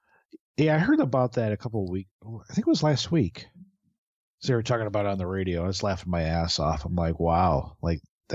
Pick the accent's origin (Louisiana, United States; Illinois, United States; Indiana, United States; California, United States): Indiana, United States; Makes me think about the good old days when I grew up in Indiana.